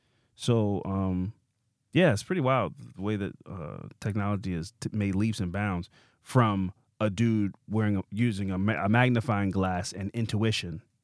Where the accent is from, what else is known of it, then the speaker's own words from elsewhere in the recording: Baltimore, Maryland, United States; I always try to let people know I'm from Baltimore.